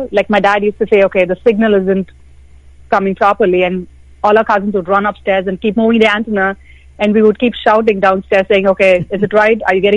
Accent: India; I mean, at least growing up in India, we had standard channels from the government

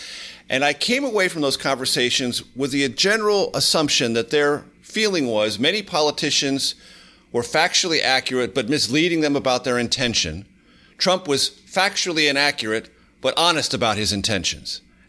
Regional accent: San Diego, California, United States; KFMB in my hometown of San Diego

